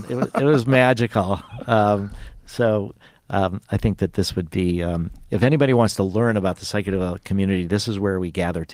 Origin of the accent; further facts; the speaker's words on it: Illinois, United States; I grew up outside of Chicago, and there's this Baha'i temple.